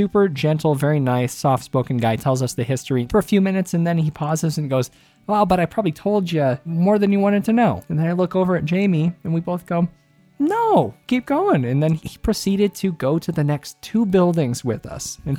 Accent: Missoula, Montana, United States; he asked us where we were from, and I said I was from Missoula

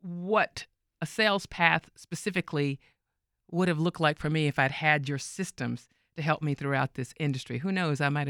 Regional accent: Salisbury, North Carolina, United States; It was in my hometown of Salisbury, North Carolina.

